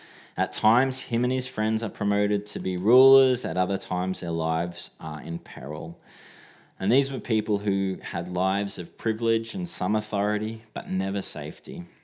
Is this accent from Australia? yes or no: yes; Australia; Sure, I'm Australian